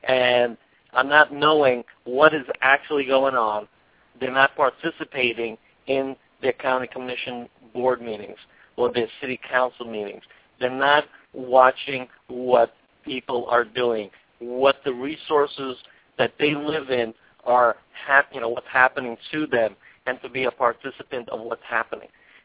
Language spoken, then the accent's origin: English; New York, United States; it wasn't until the Sandy storm hit the, you know, came up the Northeast that affected my hometown in the New York area